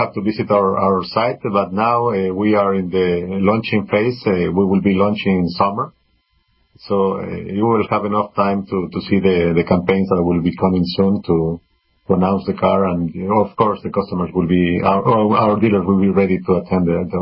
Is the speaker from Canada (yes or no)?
no; Ecuador; English is a second language; also born or lived in Colombia / Brazil / Venezuela / Mexico